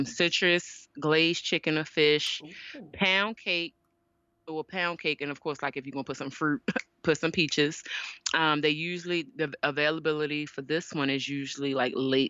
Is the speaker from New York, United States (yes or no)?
no; Maryland, United States; since I'm from Maryland, we like to have crabs on this holiday weekend.